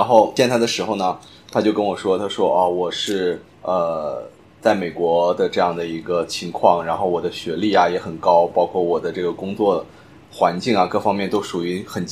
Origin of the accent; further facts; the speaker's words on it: Chiang Mai, Thailand; 大家好，我是来自清迈的